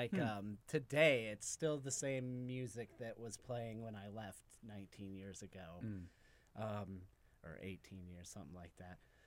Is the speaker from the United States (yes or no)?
yes; Colorado, United States; I almost signed up for the Denver Institute of Art because I'm originally from Colorado.